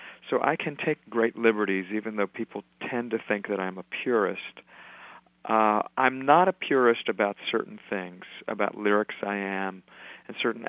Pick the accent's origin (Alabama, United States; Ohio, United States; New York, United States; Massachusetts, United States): Ohio, United States; Columbus; And growing up in Columbus, Ohio, I took piano lessons from a lady named Marjorie Cook, who taught me chord substitutions